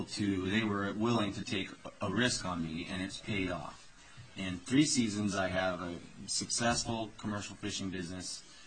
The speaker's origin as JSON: {"language": "English", "town": "Haines", "region": "Alaska", "country": "United States", "tie": "born or raised there", "said": "I was born in Haines. I've lived in Alaska about 30 years of my life."}